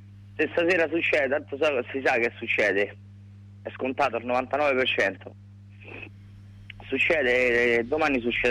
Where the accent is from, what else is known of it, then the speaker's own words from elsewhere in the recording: Greece; Italian is a second language; Io sono greco.